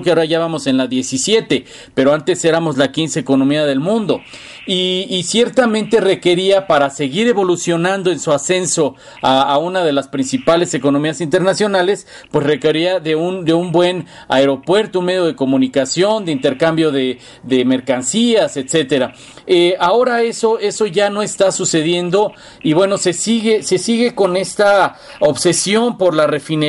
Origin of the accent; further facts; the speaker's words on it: Mexico; aquí en México, que todos lo sabemos, todos los que somos mexicanos lo sabemos